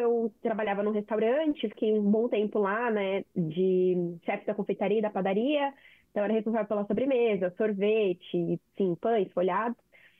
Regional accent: Curitiba, Paraná, Brazil; moved away; also born or lived in Santos / Guarujá; eu sou nascida e criada, assim, infância em Curitiba

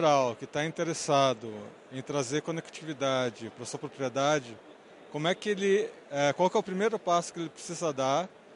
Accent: Rio Grande do Sul, Brazil; A gente vem do Rio Grande do Sul, por exemplo, onde há mais agricultura familiar, onde as fazendas estão relativamente mais próximas

